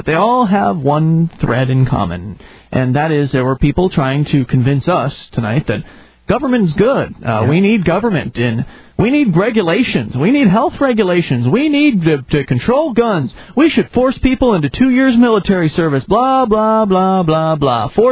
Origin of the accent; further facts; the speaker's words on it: United States; born there; I was born in America, and I was told when I was growing up that America's the land of the free.